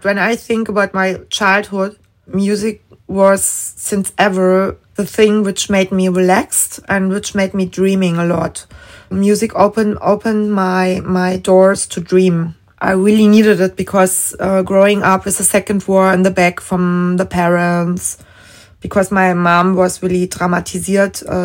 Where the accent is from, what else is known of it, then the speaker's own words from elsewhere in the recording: Lichtenrade, Berlin, Germany; English is a second language; I was growing up in Lichtenrade. It's more living area, it's not in the center. So I didn't have the center life. It was like more living area, forest.